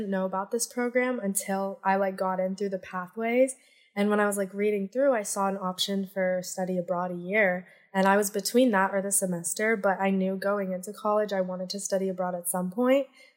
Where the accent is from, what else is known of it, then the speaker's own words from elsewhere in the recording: North Carolina, United States; now in London, United Kingdom; I am from North Carolina. And I'm studying right now in London